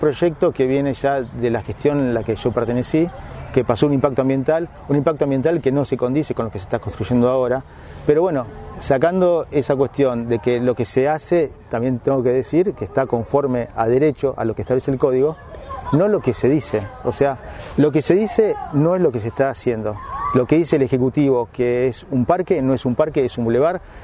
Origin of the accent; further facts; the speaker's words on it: Boulogne, Buenos Aires Province, Argentina; todos los que somos de Boulogne, yo soy de Boulogne, vamos siempre a la estación.